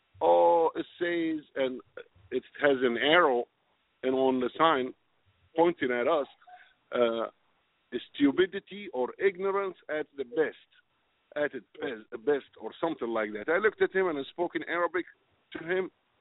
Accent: Louisiana, United States; And I came all the way from Louisiana to show the love and support from the swamp land where the alligators grow so mean. The only thing I didn't like about Phoenix is the beer is not cold as Louisiana, my friend.

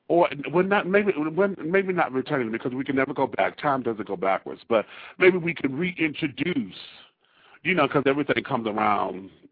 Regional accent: Detroit, Michigan, United States; moved away as an adult; now in Atlanta, United States; Well, yeah, I'm from Detroit. I moved here 3 years ago.

